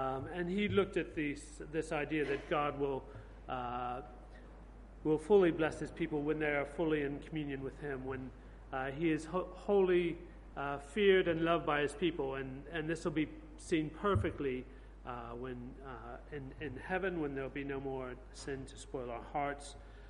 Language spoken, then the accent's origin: English; United States; moved away; If you're new here or don't know me at all, I'm from the States. I've been here for about 30 some years, and at this church for most of that time.